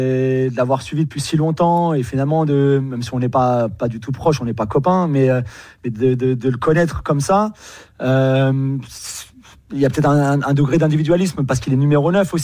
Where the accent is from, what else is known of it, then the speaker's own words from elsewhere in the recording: Paris, Île-de-France, France; je suis Parisien aussi